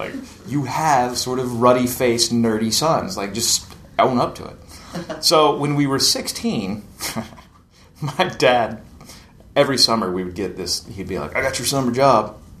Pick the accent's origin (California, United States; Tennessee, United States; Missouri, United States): Tennessee, United States; I grew up in East Tennessee, like in the hills and valleys. … which means nothing to most people